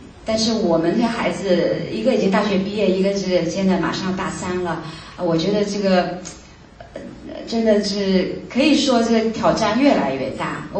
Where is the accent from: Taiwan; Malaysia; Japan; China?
China; Shanghai; moved away as an adult; now in United States; 是上海生上海长的，我是上海人。